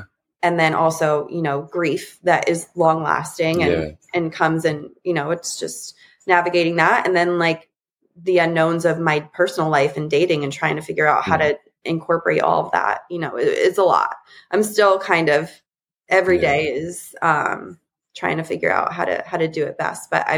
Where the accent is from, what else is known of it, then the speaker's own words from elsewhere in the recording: East Coast, United States; now in San Diego, United States; I also live in San Diego, and I don't like, I have a great network of friends, but I'm from the East Coast originally, and my best friends live across the country.